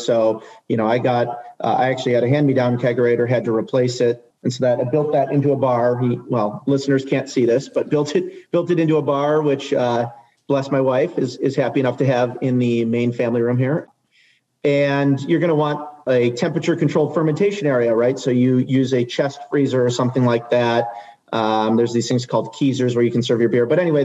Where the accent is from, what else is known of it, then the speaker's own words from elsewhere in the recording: Michigan, United States; I was more from the Metro Detroit kind of Ann Arbor sphere.